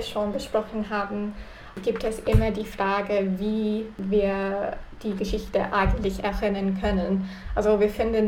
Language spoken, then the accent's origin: German; United Kingdom; Ich komme aus Großbritannien.